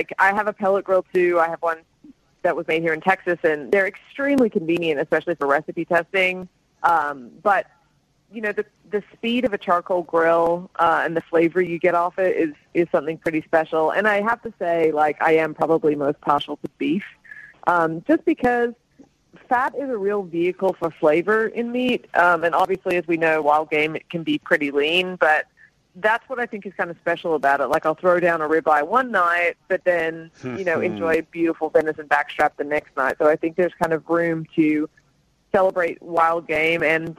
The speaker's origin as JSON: {"language": "English", "country": "Australia", "lives_now": "Austin, United States", "said": "everyone's probably going to wonder why I speak funny, but I'm originally from Australia, but, you know, I got here as fast as I could to Texas."}